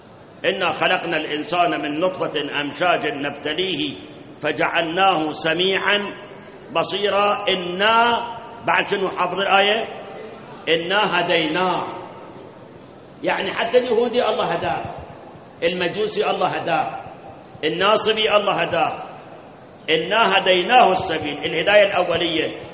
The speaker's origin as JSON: {"language": "Arabic", "country": "Iraq", "said": "تعرف منهم الصبة عندنا بالعراق صبة،"}